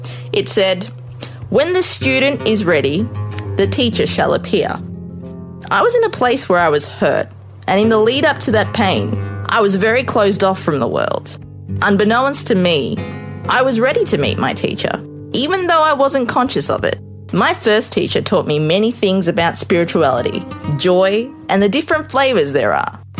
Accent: Australia; Growing up in Australia, I went to a Catholic school, both primary and secondary. I went to church weekly. I became an altar server for about 8 years.

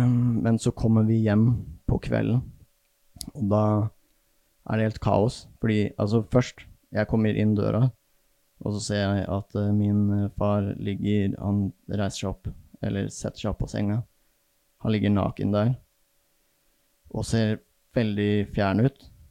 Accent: Vestfossen, Buskerud, Norway; now in Bø, Norway; Jo, så greier jeg at jeg vokste opp i Vestfossen, og jeg er oppvokst der med 10, så, eller vi er en søskenflokk på 10.

